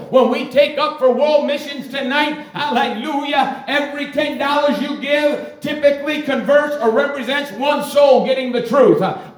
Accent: Niagara Falls, New York, United States; I grew up in Niagara Falls. I grew up on an island a few miles above Niagara Falls.

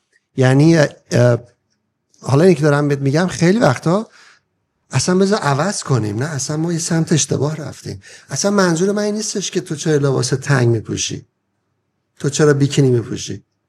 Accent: Iran; moved away; اینا این چیزایی که من اذیت میکنه به عنوان کسی که 32 سال خارج از ایرانم.

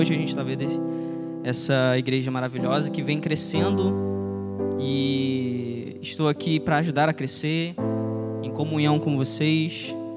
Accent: Rio de Janeiro, Brazil; now in Jacareí, Brazil; tenho 25 anos. Pelo sotaque, vocês já estão vendo aqui, eu não sou daqui, né? Sou do Rio de Janeiro. Tô aqui em Jacareí há alguns meses, a trabalho.

